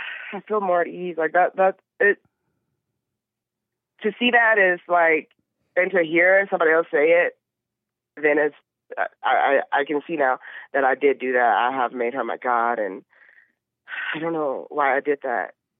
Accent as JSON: {"language": "English", "region": "Louisiana", "country": "United States", "moved": "yes", "lives_now": "Colorado, United States", "said": "And I'm from Louisiana."}